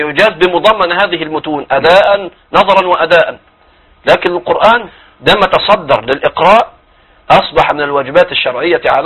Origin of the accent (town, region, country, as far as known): Egypt